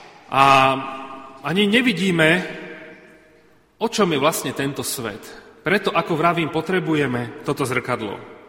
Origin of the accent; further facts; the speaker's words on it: Zvolen, Banská Bystrica Region, Slovakia; Ja som vyrastal na dedine, ja som stredoslovák, aj s manželkou, my sme zo Zvolena. Vyrastal som na dedine vedľa